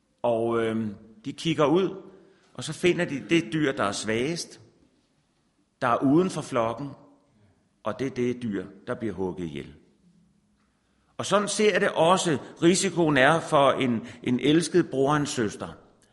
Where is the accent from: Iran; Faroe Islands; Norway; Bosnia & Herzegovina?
Norway; Altså, men, og jeg er fra Norge selvfølgelig